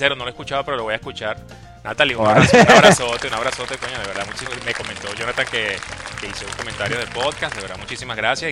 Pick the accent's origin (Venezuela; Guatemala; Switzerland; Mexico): Venezuela; Mucha gente que yo he conocido acá, le digo, no, yo soy de Venezuela.